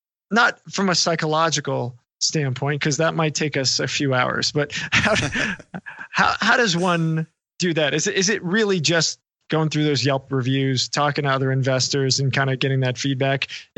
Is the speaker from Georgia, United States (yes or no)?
no; New York, United States; I'm from New York. Like, I don't trust anybody.